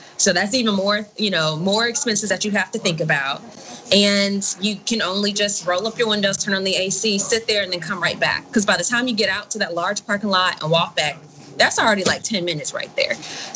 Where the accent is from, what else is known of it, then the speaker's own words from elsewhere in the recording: the South, United States; I'm from the Deep South. The right to work propaganda is big in the South. We've been hearing, you know, since I was a kid, that you need to be able to attract businesses down there